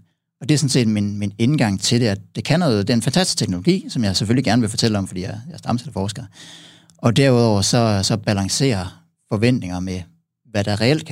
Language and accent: Danish; Herning, Central Denmark Region, Denmark; Jeg er fra Herning oprindeligt.